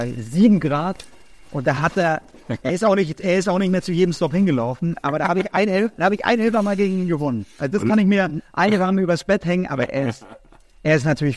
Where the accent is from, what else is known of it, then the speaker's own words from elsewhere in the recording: Vaterstetten, Bavaria, Germany; Ich komme so aus dem Münchner Osten, Vaterstetten-Waldham.